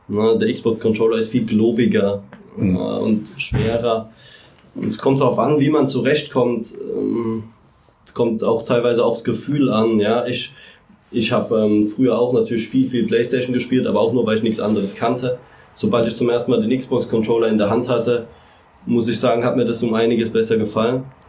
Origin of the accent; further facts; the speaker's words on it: Mannheim, Baden-Württemberg, Germany; ich bin Mannheimer